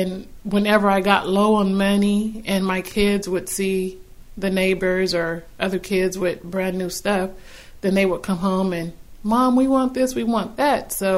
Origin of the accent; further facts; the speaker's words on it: San Jose, California, United States; now in Fresno, United States; I'm from San Jose.